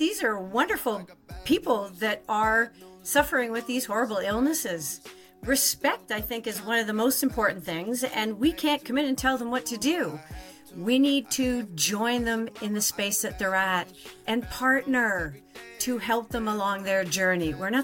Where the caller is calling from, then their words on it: Toronto, Ontario, Canada; I'm doing fabulous from Toronto.